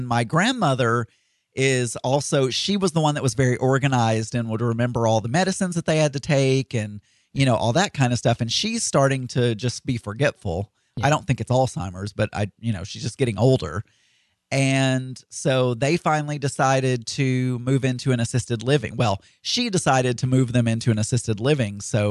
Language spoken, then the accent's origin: English; Arkansas, United States; I'm from South Arkansas, which I live in North Arkansas now. There's a big difference, actually.